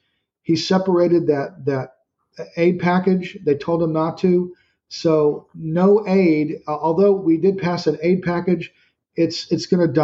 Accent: United States; At this point, as an American, I'm America first.

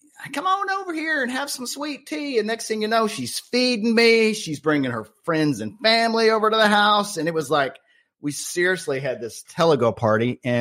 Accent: Germany; I grew up in Germany.

